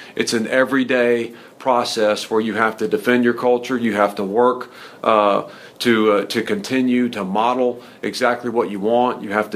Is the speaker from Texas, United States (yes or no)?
yes; Abilene, Texas, United States; My background, I grew up in Abilene, Texas, in a West Texas town, and went to Hardin-Simmons University there in Abilene